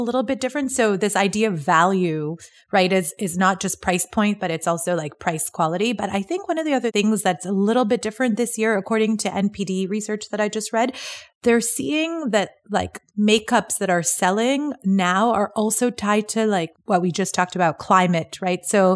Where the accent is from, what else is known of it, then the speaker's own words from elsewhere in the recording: Canada; being Canadian